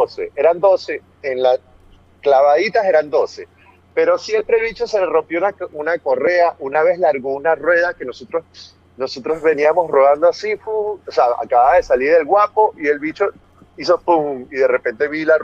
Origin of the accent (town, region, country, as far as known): Barquisimeto, Lara, Venezuela; born or raised there; also born or lived in Cumaná